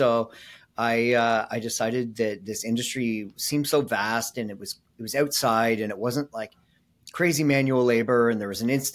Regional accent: Kingston, Ontario, Canada; in 2012, I moved back to my hometown here in Kingston, Ontario

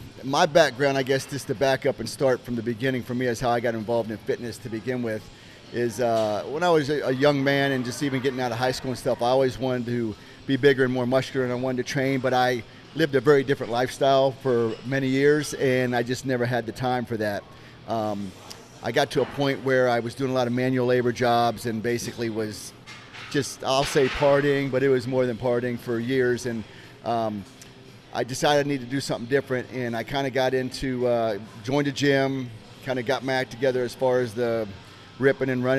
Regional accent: Virginia, United States; moved away as an adult; I ended up finding myself down here in North Carolina because I was originally from Northern Virginia. And so I moved down here in 1996

